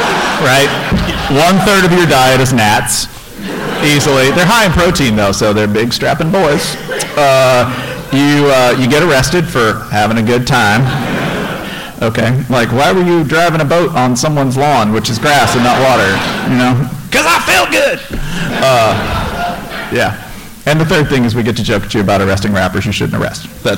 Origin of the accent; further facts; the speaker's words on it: Marietta, Georgia, United States; Yeah, I'm from ATL. I'm actually from Marietta.